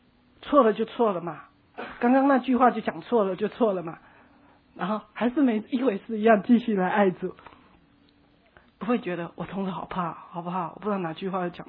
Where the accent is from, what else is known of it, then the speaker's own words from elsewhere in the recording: Taiwan; 我自己、哦、是个我们台湾人、哦、那个父母都日本式教育嘛